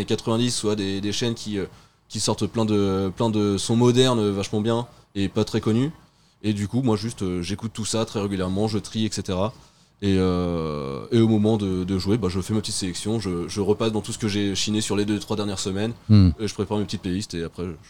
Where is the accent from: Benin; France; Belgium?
France; Saint-Étienne-de-Bondeville, Normandy; also born or lived in Fécamp; now in Rouen, France; Alors moi je viens de Fécamp, ça fait 8 ans que je suis à Rouen. Mais je suis originaire de Fécamp, j'ai grandi à Saint-Étienne-de-Bondeville, juste à côté.